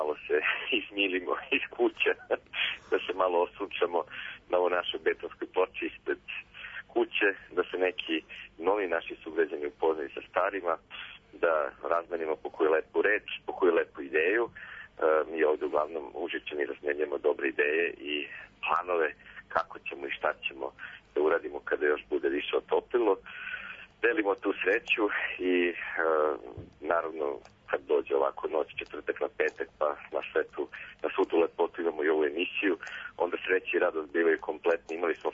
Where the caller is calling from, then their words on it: Užice, Šumadija and Western Serbia, Serbia; U nas, kod nas u Užicu, noć je veoma radosna i srećna.